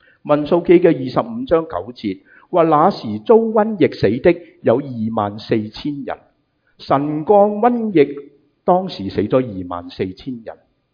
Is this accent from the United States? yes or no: yes; United States; 我哋美国人就会讲咩啊